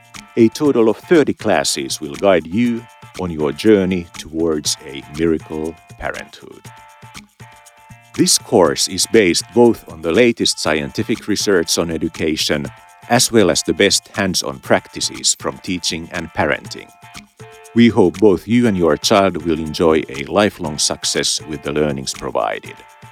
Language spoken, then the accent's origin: English; Finland; We are all born and raised in Finland by the Finnish school system.